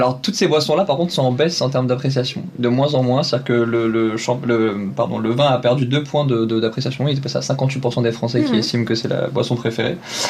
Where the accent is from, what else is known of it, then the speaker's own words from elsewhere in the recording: France; quand nous, on est Français